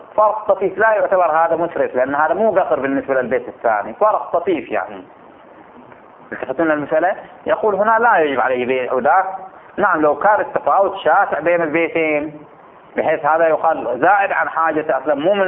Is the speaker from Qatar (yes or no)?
no; Bahrain; مثل الآن عندنا في البحرين